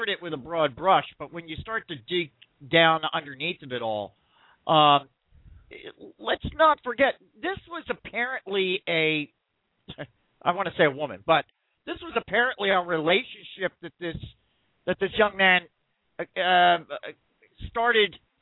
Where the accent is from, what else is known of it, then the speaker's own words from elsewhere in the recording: Philadelphia, Pennsylvania, United States; I mean, I'm from Philadelphia. I mean, that's where a lot of it gets started.